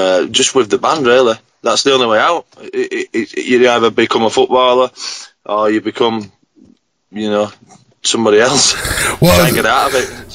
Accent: Bradford, Yorkshire and the Humber, United Kingdom; Basically, we're from Bradford in England, which is in Yorkshire.

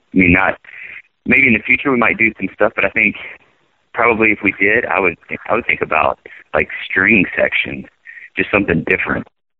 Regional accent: Louisiana, United States; It's French. Both last names are French. We're both from Louisiana.

